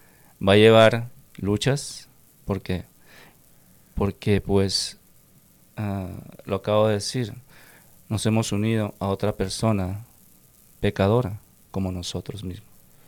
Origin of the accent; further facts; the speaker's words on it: Peru; yo soy peruano, mi esposa es de México.